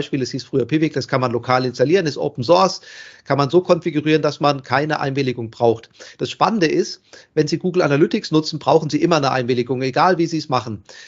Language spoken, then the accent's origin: German; Hesse, Germany; ich komme ja hierher aus Hessen leider